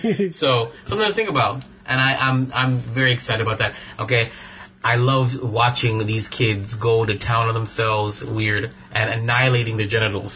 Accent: New York, United States; And even though I'm from New York, it wasn't just

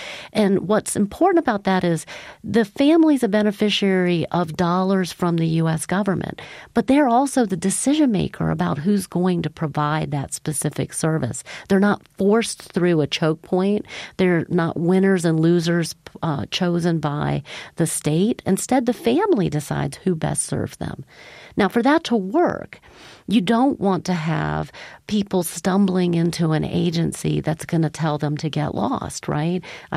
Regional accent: Virginia, United States; My father, I grew up in Virginia.

